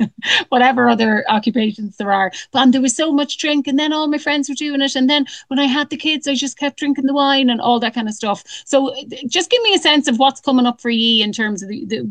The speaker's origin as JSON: {"language": "English", "country": "Ireland", "said": "I'm Irish and a Catholic. So like, hello, I ate shame for breakfast."}